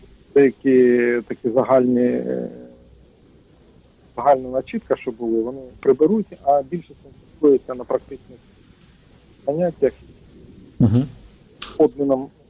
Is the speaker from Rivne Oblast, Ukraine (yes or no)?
no; Lubny, Poltava Oblast, Ukraine; А я сам з Лубен. Зустрів там хлопчика з Лубен. Так що поговорили трошки про наше містечко.